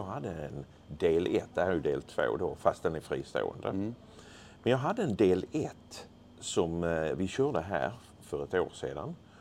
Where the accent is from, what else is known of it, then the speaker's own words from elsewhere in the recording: Skåne, Sweden; jag är ju skåning, så att jag gillar de skånska historierna.